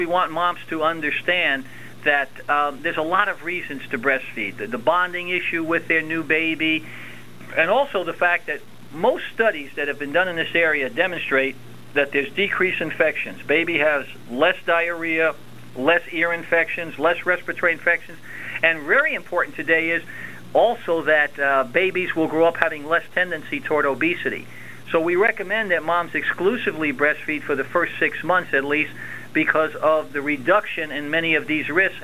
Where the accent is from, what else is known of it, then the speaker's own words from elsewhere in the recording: New York City, New York, United States; I grew up there, right in New York City, born and raised in Harlem and Washington Heights.